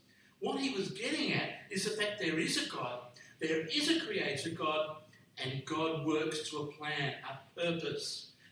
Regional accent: New South Wales, Australia; I grew up on the North Shore, right next to Lane Cove National Park.

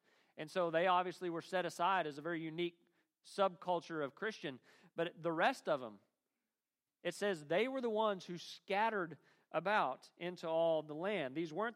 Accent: Oklahoma, United States; now in Kentucky, United States; I grew up in Oklahoma, where if you take a 5-minute stroll through the woods, you're going to be spending the next 45 minutes picking ticks off you.

